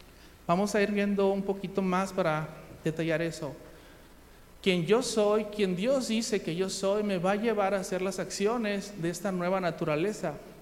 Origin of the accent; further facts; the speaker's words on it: Argentina; accent: Argentine; Si sos, iba a hablar como argentino.